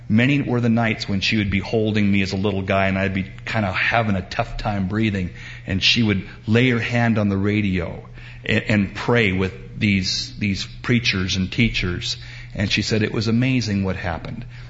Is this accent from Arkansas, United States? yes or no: no; Portland, Oregon, United States; also born or lived in California; When I was growing up in Portland, I'm a native Oregonian, a rare breed.